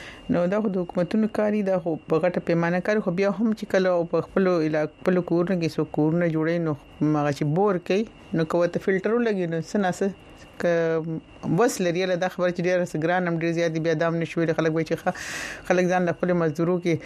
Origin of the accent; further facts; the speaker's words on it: Swat, Khyber Pakhtunkhwa, Pakistan; د سوات نه یم